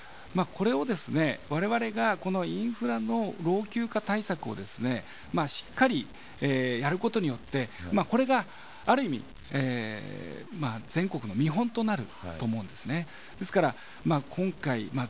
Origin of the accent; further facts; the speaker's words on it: Kasukabe, Saitama, Japan; はい、私は春日部出身ということでございまして